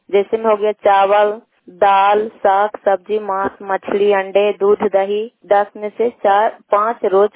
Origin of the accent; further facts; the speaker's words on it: Bihar, India; प्रखंड नगाना सा, पंचायत खजरा, क्लस्टर भोगी, नालंदा की निवासी हूँ।